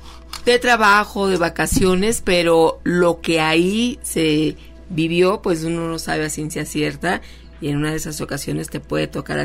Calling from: Querétaro, Mexico; un saludo a todos los peludomaníacos desde Querétaro.

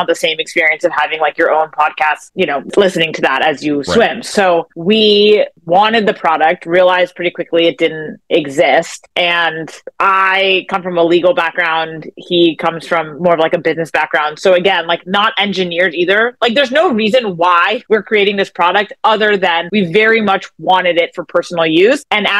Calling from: Los Angeles, California, United States; I'm calling in from Playa Vista in LA.

